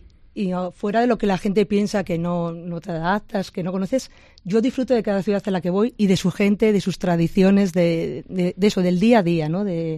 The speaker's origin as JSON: {"language": "Spanish", "region": "La Rioja", "country": "Spain", "said": "Bueno, realmente yo soy de La Rioja"}